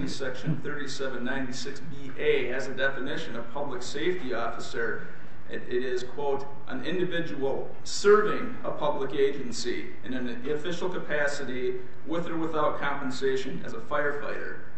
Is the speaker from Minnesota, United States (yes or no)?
yes; Minneapolis, Minnesota, United States; I think a hypothetical that would help illustrate that is in my hometown in Minneapolis, we have several small private colleges that employ their own on-campus security.